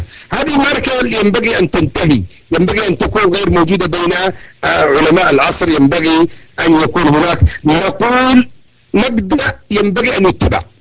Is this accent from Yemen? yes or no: yes; Yemen; ولذلك الآن توجد عندنا في اليمن وغيرها يعني حرب شعواء